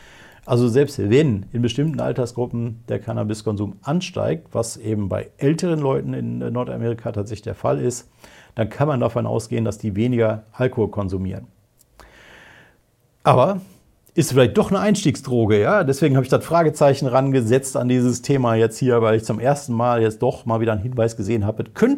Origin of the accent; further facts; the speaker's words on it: Wuppertal, North Rhine-Westphalia, Germany; in Wuppertal, Bergisches Land, wo ich herkomme.